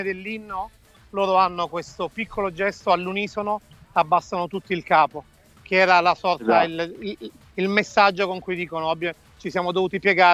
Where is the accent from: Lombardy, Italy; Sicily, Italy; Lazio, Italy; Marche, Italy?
Sicily, Italy; Palermo; Perché sono palermitano